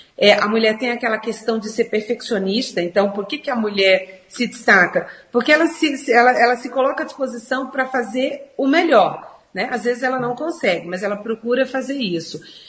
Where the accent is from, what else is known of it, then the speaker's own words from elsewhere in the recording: Ceará, Brazil; Eu tenho a prerrogativa de ter nascido numa propriedade rural, meus pais eram, né, agricultores, então eu venho lá do sertão do Ceará